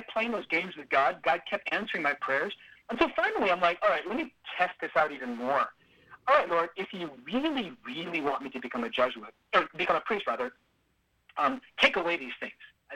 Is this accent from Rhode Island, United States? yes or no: no; Valparaiso, Indiana, United States; moved away as an adult; now in Los Angeles, United States; I'm originally from Valparaiso, Indiana, actually. I was born and raised in Indiana. And Filipino-American family.